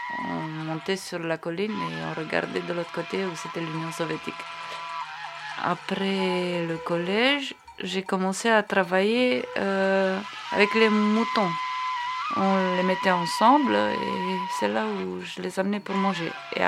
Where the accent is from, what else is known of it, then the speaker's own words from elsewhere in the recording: Arad, Arad County, Romania; French is a second language; J'ai dit, d'Arad.